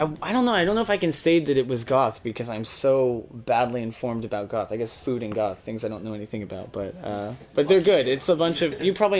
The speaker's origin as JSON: {"language": "English", "region": "Texas", "country": "United States", "said": "I'm Texan."}